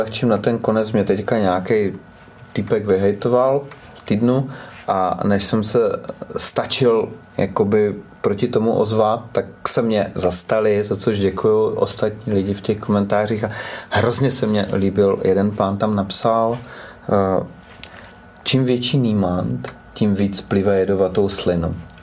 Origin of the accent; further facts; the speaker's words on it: Moravia, Czechia; Tak já jsem 30 let cidnou babou, že jo? Tak u nás na Moravě my to tak máme